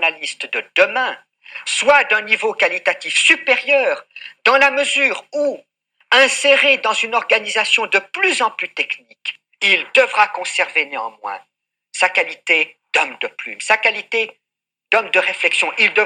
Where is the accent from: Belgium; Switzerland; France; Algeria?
Switzerland; Romandy; chez nous en Suisse romande